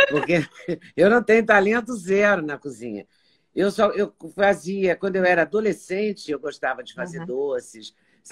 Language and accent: Portuguese; Juiz de Fora, Minas Gerais, Brazil; born there; Escola Normal Oficial de Juiz de Fora, onde eu nasci e onde eu estudei.